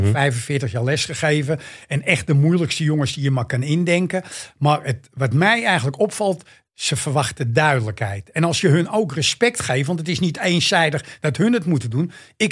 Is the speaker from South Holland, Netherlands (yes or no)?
yes; The Hague, South Holland, Netherlands; accent: Amsterdam; Ik ben een Hagenees, maar ik praat echt Amsterdam.